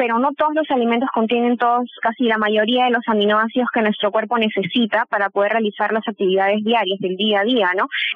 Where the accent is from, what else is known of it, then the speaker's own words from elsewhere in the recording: Peru; la cultura en este país, en mi país, en Perú, básicamente, es de comer el arroz